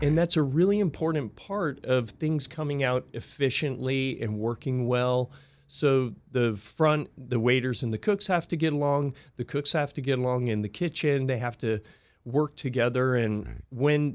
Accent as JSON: {"language": "English", "town": "San Diego", "region": "California", "country": "United States", "tie": "born or raised there", "said": "I grew up mostly in San Diego, so everything grew like crazy."}